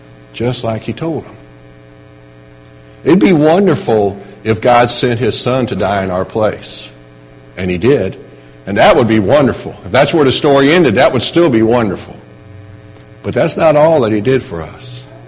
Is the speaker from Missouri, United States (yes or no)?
yes; Missouri, United States; Doesn't matter what state we celebrate Easter in. Doesn't matter that we're from Missouri.